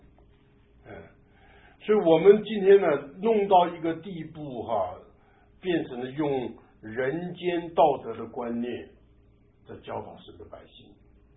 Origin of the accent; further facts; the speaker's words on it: Taiwan; 这个我们台湾人常讲温良什么恭俭让啊